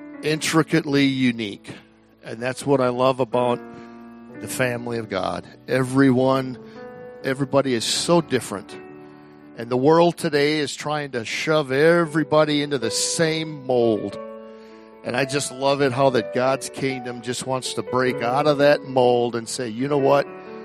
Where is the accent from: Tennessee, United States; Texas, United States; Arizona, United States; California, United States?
Texas, United States; born there; I was born in Texas, and if you're from Texas, everybody thinks Texas is like, you know how Texans are. I was born there.